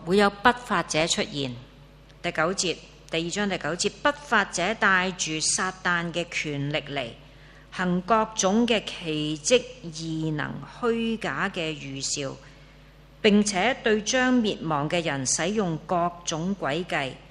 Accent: Hong Kong; born there; 我们生在香港真的没有什么迫害可言

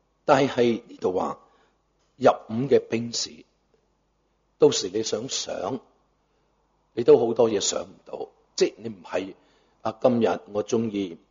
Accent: Guangdong, China; 我们广东人俗语说

